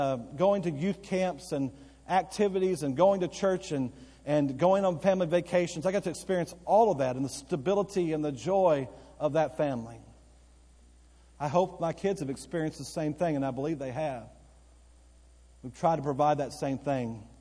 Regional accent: Bowie, Texas, United States; I grew up in the big city of Bowie, Texas. I was born in Bowie.

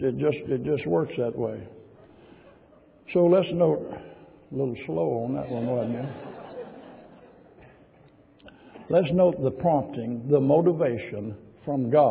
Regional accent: Arkansas, United States; Now, you understand I'm from Arkansas. There's still some Arkansas stuff in there.

